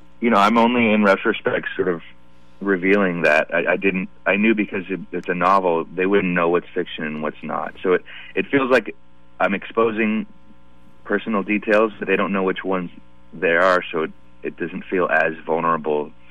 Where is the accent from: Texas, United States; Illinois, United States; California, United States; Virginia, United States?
California, United States; Oakland; since I grew up in Oakland, and specifically the street I grew up on, was full of biracial kids.